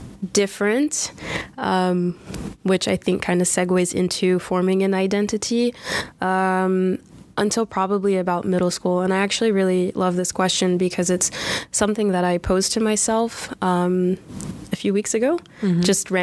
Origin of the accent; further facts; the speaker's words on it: United States; okay, so being an American, that means something outside of the U.S.